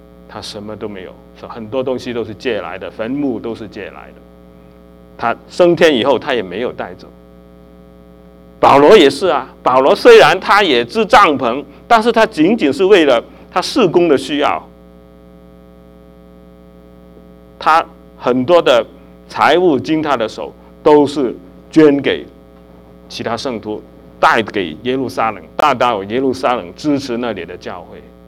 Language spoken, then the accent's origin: Chinese; China; 那我们中国人其实早就也有这方面的思考啊